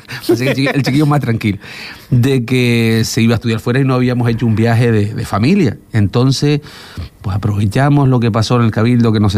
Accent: La Matilla, Canary Islands, Spain; Yo soy de La Matilla.

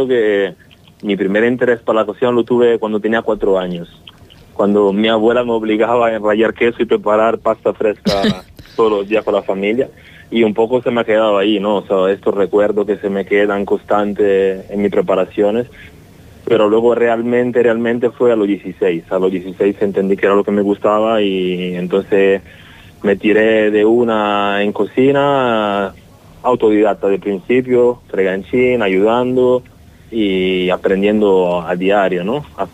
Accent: Italy; Spanish is a second language; now in Spain; aunque te digo soy italiano, pero es que siempre aquí he encontrado lo que me gustaba y lo que quería hacer.

